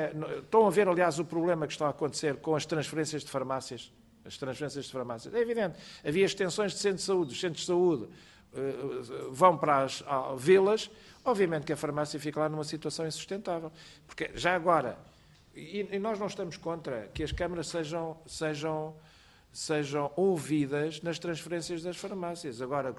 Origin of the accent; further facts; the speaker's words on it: Portugal; como português e como responsável